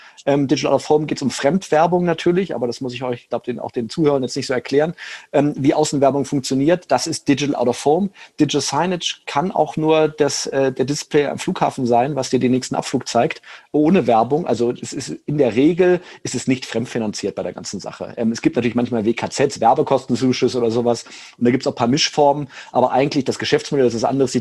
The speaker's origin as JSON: {"language": "German", "region": "Rhineland", "country": "Germany", "said": "Ich bin Rheinländer"}